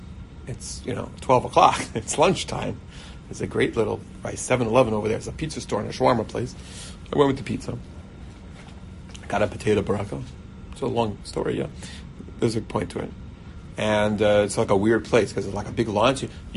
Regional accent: New Jersey, United States; And I'm from New Jersey. In New Jersey, you don't pay tax anyway.

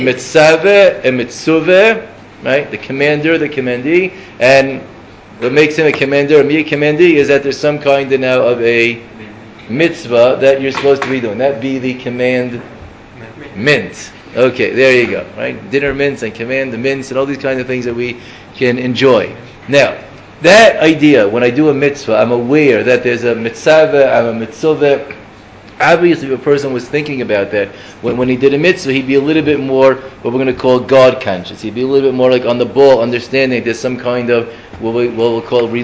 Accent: United States; the driver sensed that it wasn't so hard to tell as an American, because I didn't really claim my Russian was like pretty bad

